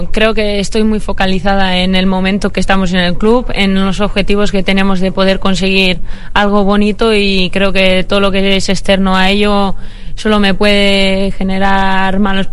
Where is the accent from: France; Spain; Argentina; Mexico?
Spain; Busturia, Basque Country; mi hermano jugaba en el club de mi pueblo, que es Busturia